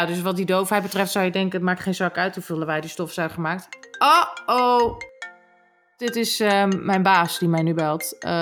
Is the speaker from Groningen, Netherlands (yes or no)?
yes; Groningen, Netherlands; want ik ben opgegroeid in Groningen. Het is zo raar... Het is zo'n raar accent.